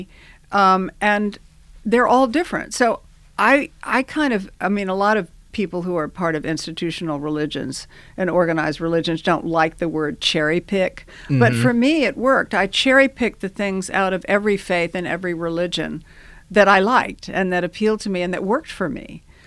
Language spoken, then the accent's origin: English; Savannah, Georgia, United States; also born or lived in all over the world; Well, I'm an Army brat, and so I grew up all over the world. And we never lived in one place longer than a year and a half. But I did, I'm from Savannah, Georgia. My mother is from Savannah.